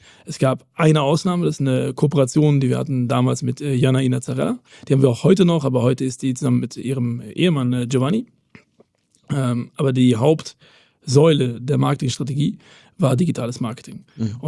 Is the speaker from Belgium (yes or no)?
yes; Belgium; Ich bin Belgier